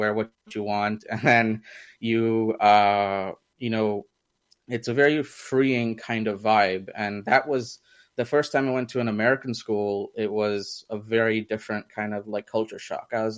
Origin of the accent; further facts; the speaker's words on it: India; first language Hindi; English is a second language; now in United Kingdom; I was born in India. So like learning in the sense like that was my mother tongue, right? So Hindi in our house, even though our family is Maharashtrian, we spoke Hindi mostly. So that's kind of, I grew up on Hindi and then we moved to the UK